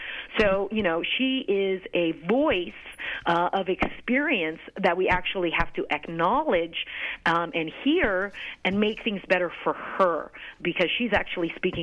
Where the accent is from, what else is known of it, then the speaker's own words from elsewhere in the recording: Santa Cruz, California, United States; I'm from Santa Cruz. Right here in Santa Cruz, we have these situations as well.